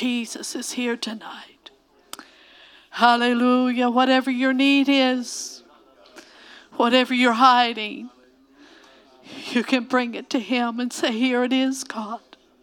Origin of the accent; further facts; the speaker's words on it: Indianapolis, Indiana, United States; I grew up here in Indiana, in Indianapolis, a little girl receiving the Holy Ghost at Calvary Tabernacle 48 years ago.